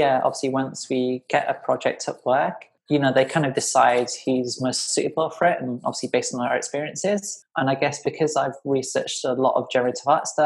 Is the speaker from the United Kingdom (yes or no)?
yes; England, United Kingdom; now in Toronto, California, United States; I'm a 33-year-old creative developer originally from England. I currently work in Toronto.